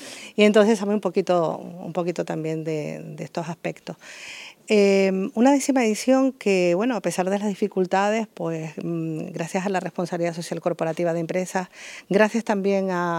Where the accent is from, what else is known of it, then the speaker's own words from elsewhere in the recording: Canary Islands, Spain; Somos también famosos, Canarias, por recibir uno de los cargueros